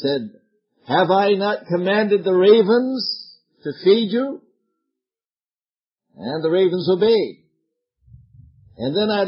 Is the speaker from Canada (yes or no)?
yes; Canada; I was brought up in Canada, of course, and my poetry would be different from yours, I'm sure.